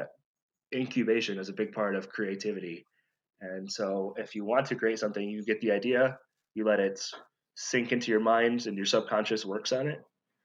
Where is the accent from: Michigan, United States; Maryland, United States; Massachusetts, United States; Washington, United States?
Michigan, United States; moved away; I grew up in Michigan. And so I knew nothing about Mexican folk music until I moved down here.